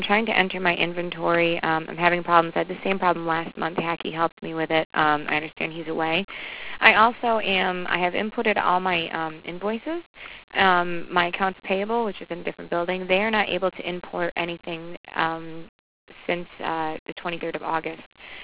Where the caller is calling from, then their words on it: Norfolk, Connecticut, United States; I'm calling from Infinity Music Hall and Bistro in Norfolk, Connecticut.